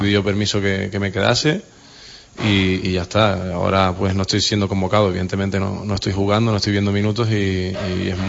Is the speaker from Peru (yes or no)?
no; Tenerife, Canary Islands, Spain; Sí, nosotros somos de Tenerife y allí está mi padre, mi hermano